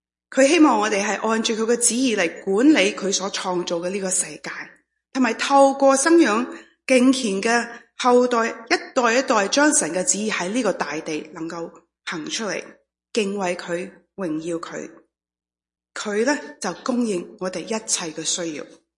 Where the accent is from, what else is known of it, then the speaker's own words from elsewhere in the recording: China; 即或者你即我们中国人写话，即我要 bring honor to my parents, my family